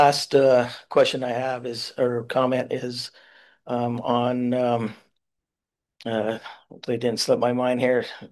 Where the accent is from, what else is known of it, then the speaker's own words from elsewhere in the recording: Santa Cruz, California, United States; I came from Santa Cruz.